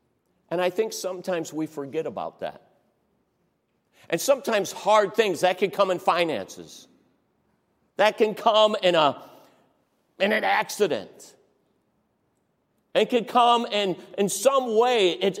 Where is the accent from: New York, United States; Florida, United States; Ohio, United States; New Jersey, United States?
Ohio, United States; Cleveland; I grew up in Cleveland, Ohio, under Roy Thompson.